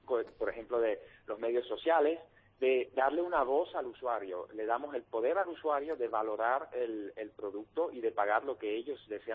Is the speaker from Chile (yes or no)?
no; Netherlands; moved away as an adult; now in Spain; Pero yo llevo casi toda mi vida viviendo, llevaba casi toda mi vida viviendo en Holanda, y hace 3 años me vine a España